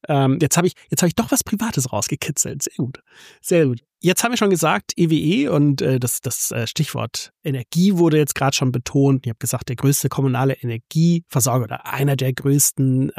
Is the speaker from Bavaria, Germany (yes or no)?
no; Stuttgart, Baden-Württemberg, Germany; born there; now in Northern Germany; dass ich eigentlich geborener Schwabe bin aus dem Raum Stuttgart und ich bin auch viel, viel länger schon da raus.